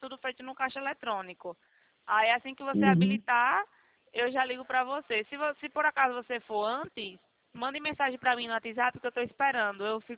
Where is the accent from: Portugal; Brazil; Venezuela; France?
Brazil; Maceió, Alagoas; now in Rio Claro, Brazil; Eu tô morando aqui em Rio Claro agora